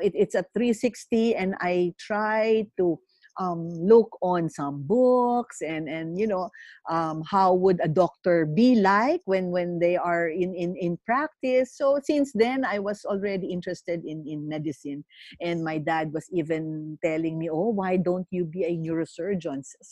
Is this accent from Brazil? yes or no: no; Manila, Metro Manila, Philippines; Actually, I was raised and born in Manila, although my father is from Nueva Ecija and my mom is from Parañaque.